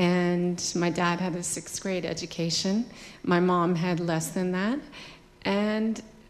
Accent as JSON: {"language": "English", "town": "Hickory", "region": "North Carolina", "country": "United States", "said": "from Hickory."}